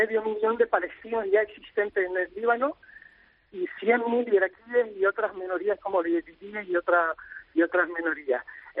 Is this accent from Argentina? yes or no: no; Las Palmas de Gran Canaria, Canary Islands, Spain; accent: Canarian; Yo soy un adoptado de una familia en Las Palmas de Gran Canaria y mi acento es canario.